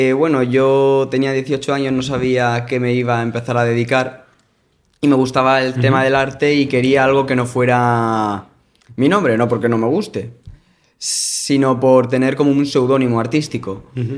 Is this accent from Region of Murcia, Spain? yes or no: yes; Cartagena, Region of Murcia, Spain; also born or lived in Madrid; Nací en Madrid y mis raíces, por así decirlo, pueden que estén ahí, pero yo soy cartagenero.